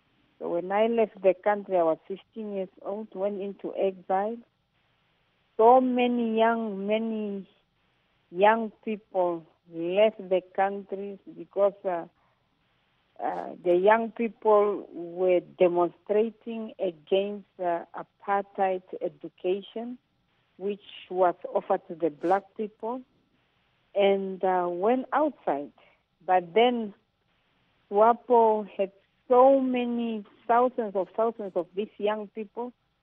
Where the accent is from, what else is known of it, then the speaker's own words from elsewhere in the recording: Namibia; They said, where are you from? I said, I'm from Namibia.